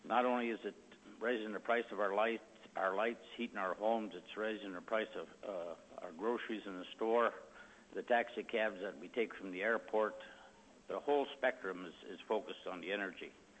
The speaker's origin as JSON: {"language": "English", "town": "Dillingham", "region": "Alaska", "country": "United States", "tie": "born or raised there", "said": "I was born and raised here in Dillingham. I don't want to leave this community when I retire."}